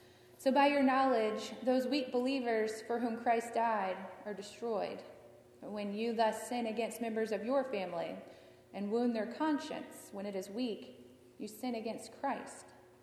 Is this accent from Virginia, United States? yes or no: yes; Virginia, United States; also born or lived in South; now in Western New York, United States; As many of you know, I am from Virginia, and I have lived my entire life in the South in much warmer climates than we experience here.